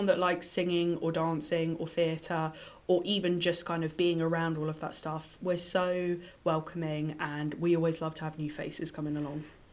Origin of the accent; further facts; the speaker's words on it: Worthing, South East England, United Kingdom; So I was born in Worthing Hospital. I've lived here my whole life. For a couple of years when I was at uni, I lived in Bournemouth. But besides that, I've always lived here.